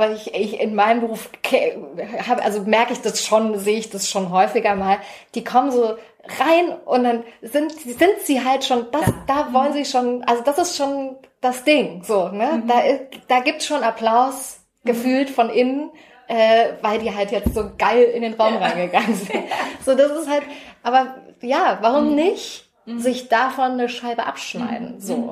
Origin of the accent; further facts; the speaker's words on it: Erfurt, Thuringia, Germany; Und wir sind halt so im Plattenbau groß geworden, oder ich bin da groß geworden, in einer auch ein bisschen rougheren Gegend von Erfurt.